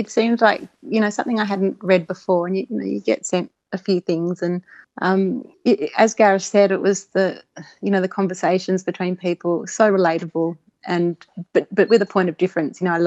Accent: Canberra, Australian Capital Territory, Australia; I grew up in Canberra

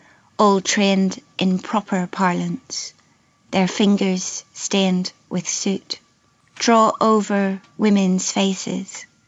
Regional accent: Belfast, Northern Ireland, United Kingdom; also born or lived in New Zealand; And you know, I was away from Northern Ireland for almost 10 years.

